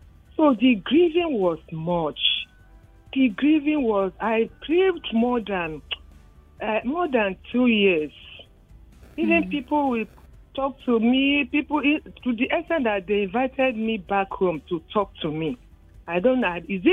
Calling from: Alimosho, Lagos, Nigeria; I'm calling from Alimosho.

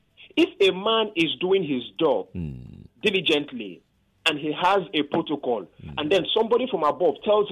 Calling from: Ikeja, Lagos, Nigeria; I'm calling from Ikeja.

